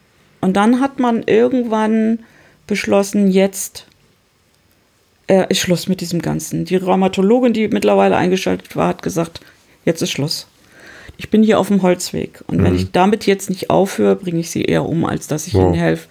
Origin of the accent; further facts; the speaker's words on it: Hamburg, Germany; ich komme aus Hamburg